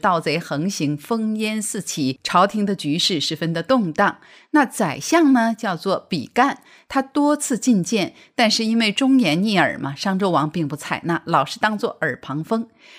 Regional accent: China; 我们中国人啊，什么都讲究一个文化传统

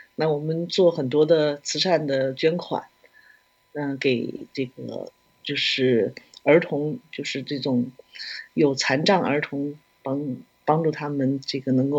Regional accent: China; 这些都是我们中国人比较喜欢吃的这种菜。

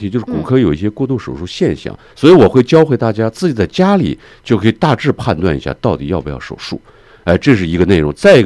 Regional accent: Beijing, China; 那么我呢是一个骨伤科医生。

